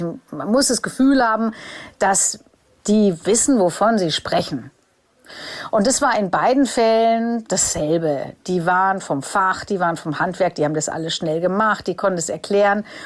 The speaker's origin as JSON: {"language": "German", "country": "Germany", "said": "hatte tatsächlich für mich als Deutsche eine Riesenfreude"}